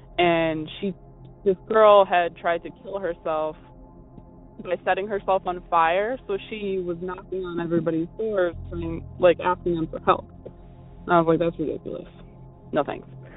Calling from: Massachusetts, United States; I'm calling from Eastern Massachusetts.

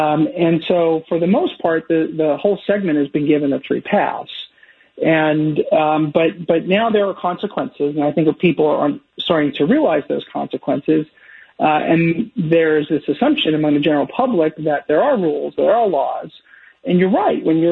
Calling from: Washington, District of Columbia, United States; I'm calling you from Washington, D.C., which, by the way, it's very hot.

